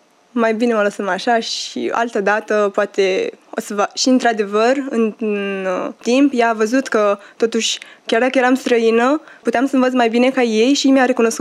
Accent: Romania; now in Italy; văzând că eu sunt româncă

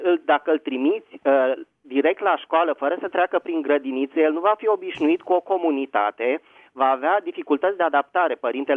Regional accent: Bucharest, Romania; din București.

